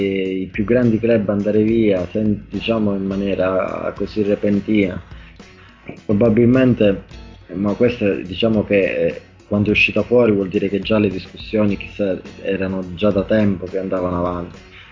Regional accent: Cariati, Calabria, Italy; ritorno sempre a Cariati, perché Cariati è la squadra di calcio del mio paese, era una squadra storica della Calabria.

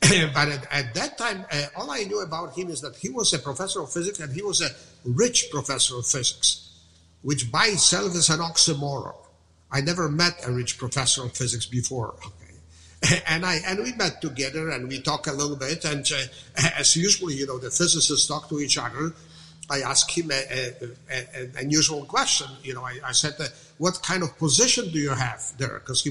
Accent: Poland; English is a second language; now in United States; We immigrated from Poland. Poland at that time was under communism. There was no freedom in Poland, but very quickly we found out that even in America, which is such a wonderful place, there is no actually freedom without financial freedom.

